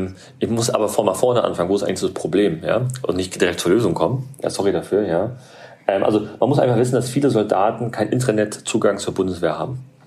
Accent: Berlin, Germany; Ich bin aus Berlin, ne, da braucht man das nicht.

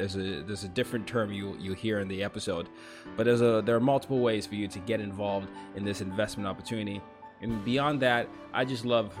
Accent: Lagos, Nigeria; Yes, I am from Nigeria, so I know we have that connection

